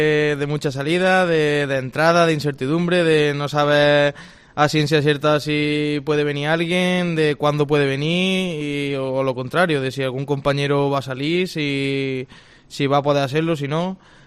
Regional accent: Córdoba, Andalusia, Spain; como cordobés, jugar en el Córdoba es un sueño y sí que es verdad que jugar en el equipo de tu tierra

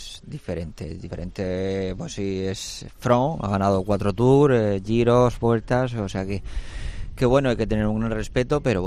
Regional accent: Murcia, Region of Murcia, Spain; Por eso soy de Murcia.

